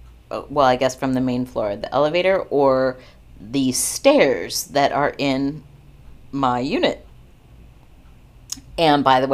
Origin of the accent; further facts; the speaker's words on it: Ashland, Oregon, United States; So I grew up in Ashland. I rarely came to Medford. And we had, you know, a rivalry, Ashland-Medford rivalry.